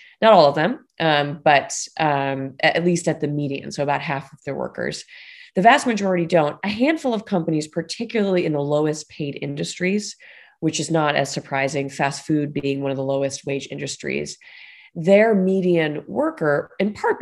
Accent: Buffalo, New York, United States; But I'm from Buffalo, New York, and you can do a lot more with the same salary there.

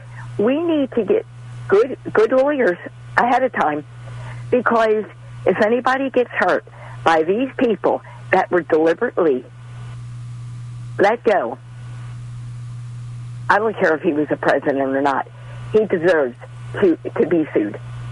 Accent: Baltimore, Maryland, United States; I grew up in Baltimore City. You know, it was dope there.

